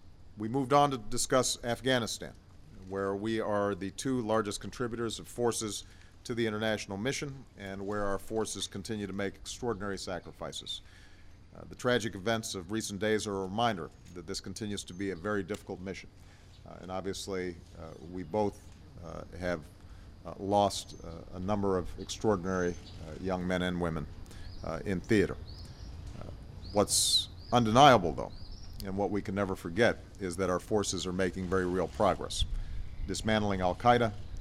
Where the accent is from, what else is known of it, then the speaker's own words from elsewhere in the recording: Chicago, Illinois, United States; at the upcoming NATO summit in my hometown of Chicago